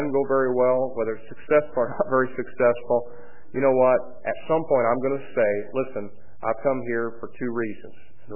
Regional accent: Greencastle, Indiana, United States; born there; In 1961, I was born in Greencastle, Indiana, 10 pounds, 10 ounces.

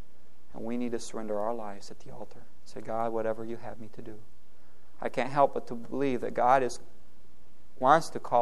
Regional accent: Brazil; And so growing up in Brazil, of course, I naturally grew a love for soccer.

